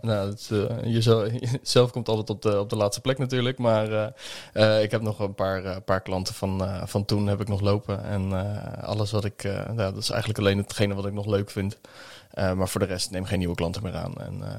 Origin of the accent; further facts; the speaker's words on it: Zoetermeer, South Holland, Netherlands; 26 jaar, kom uit Zoetermeer.